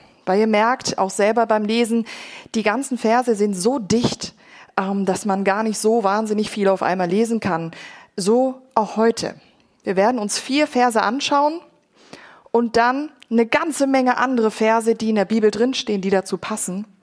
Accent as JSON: {"language": "German", "country": "Germany", "said": "Und ja, ich weiß, ich bin Deutsche und lichtig ist nicht das richtige Wort."}